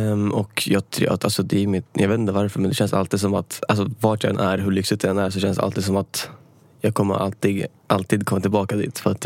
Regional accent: Gryta, Västmanland County, Sweden; det jag växte upp i Gryta, okay. Önstad typ.

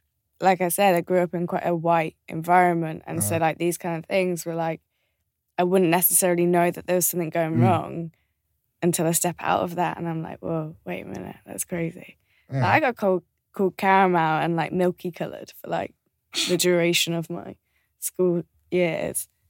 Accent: Birmingham, West Midlands, United Kingdom; we grew up just outside of Birmingham

